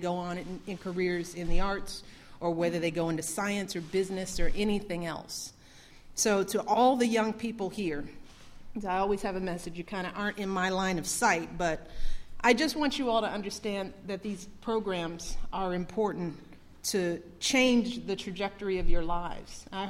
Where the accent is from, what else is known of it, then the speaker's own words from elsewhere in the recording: Chicago, Illinois, United States; From the Mississippi Delta to my hometown of Chicago, to Houston